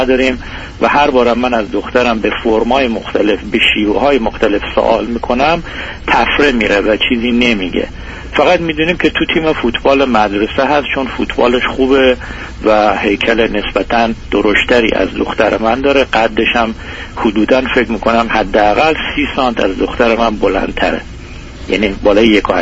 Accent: Iran; moved away as an adult; مثل همه مرد ایرانی دیگه، چون من 38 سال از عمرم و در ایران بزرگ شدم، الان 15 سال فقط خارج از ایران هستم

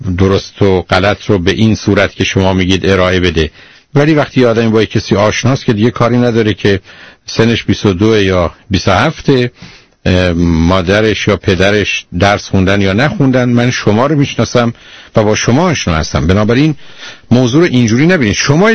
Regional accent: Iran; متوجه میشن من ایرانیم. خب هستم دیگه.

